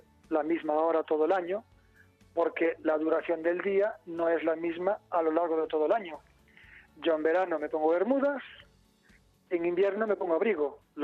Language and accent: Spanish; Galicia, Spain; Yo soy de la Costa de la Morte, cerca de Cabo Finisterre.